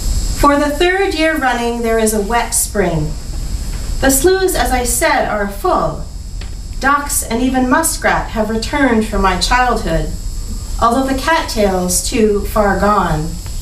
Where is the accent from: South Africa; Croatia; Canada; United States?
Canada; Saskatchewan; so I chose a couple of rural-ish poems related to where I grew up in Saskatchewan.